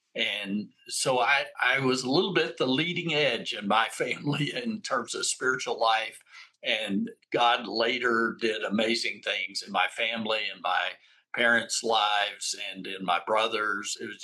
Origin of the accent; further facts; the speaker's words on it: Texas, United States; I grew up in West Texas, out in the semi-desert region of Texas, near New Mexico, that area in the panhandle of Texas.